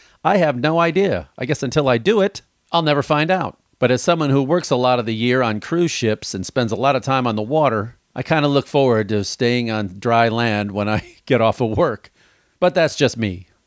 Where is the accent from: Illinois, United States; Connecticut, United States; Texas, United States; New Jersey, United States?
Illinois, United States; Chicago; Well, I'm from Chicago originally, and I've been to Toronto.